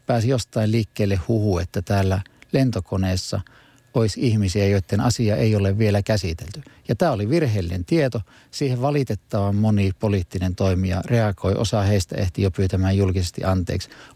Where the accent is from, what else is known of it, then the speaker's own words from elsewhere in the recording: South Karelia, Finland; now in Helsinki, Finland; omasta entiseltä kotiseudultani Etelä-Karjalasta on tänne muuttanut erittäin paljon ihmisiä